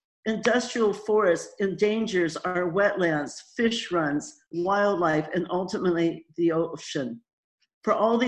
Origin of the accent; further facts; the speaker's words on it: Oregon, United States; now in Rockaway Beach, United States; I live in Rockaway Beach. I grew up in Coos County during the 50s and 60s, where my father worked at Weyerhaeuser as a lumber grader.